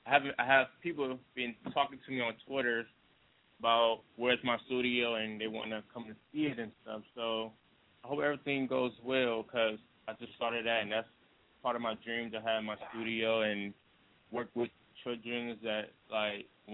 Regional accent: Cleveland, Ohio, United States; I'm a dancer from Cleveland. I'm 19 years old, and that's just my talent.

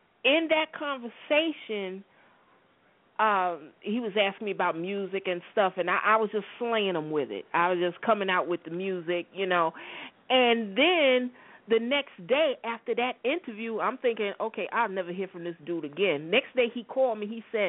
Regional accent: Chicago, Illinois, United States; born there; Well, I'll start off with I was born in Chicago. I'm an only child.

